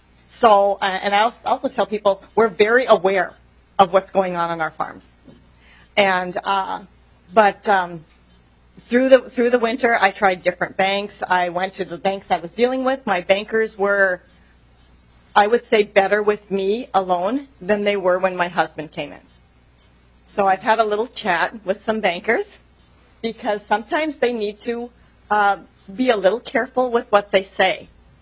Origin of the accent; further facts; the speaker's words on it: Minnesota, United States; I'm a farmer from Kitson County.